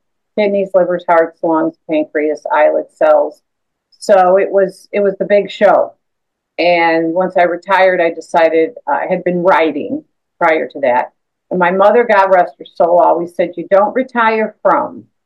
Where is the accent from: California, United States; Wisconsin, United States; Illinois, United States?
Illinois, United States; Chicago; Started in Chicago. That's my hometown. Lived there 31 years.